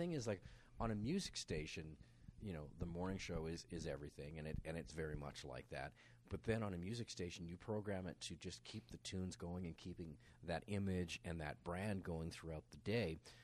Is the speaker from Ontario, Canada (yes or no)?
no; Victoria, British Columbia, Canada; born there; I was born in Victoria.